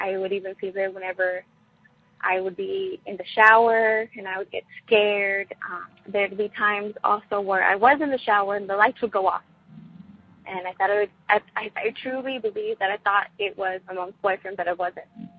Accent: San Antonio, Texas, United States; I'm from San Antonio, Texas.

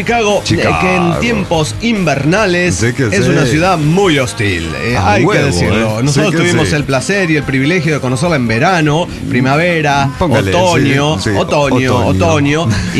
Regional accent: Michoacán, Mexico; Sí, yo soy de Michoacán, bueno

